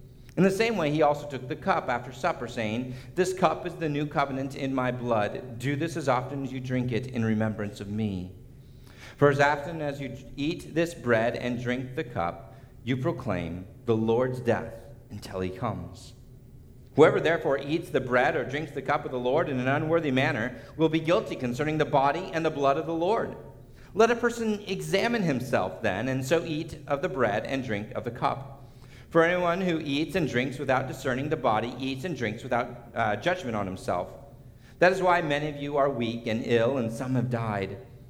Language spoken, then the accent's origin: English; California, United States; now in Michigan, United States; One of the stark contrasts of a Michigan suburb compared to the ones I grew up in Southern California is fences.